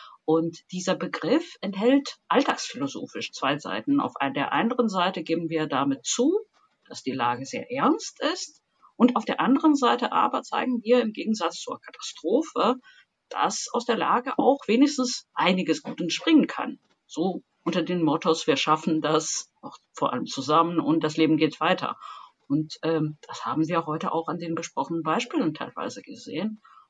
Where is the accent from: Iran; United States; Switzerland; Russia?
Russia; Und weil ich selbst aus einer anderen Kultur komme, ich bin Russin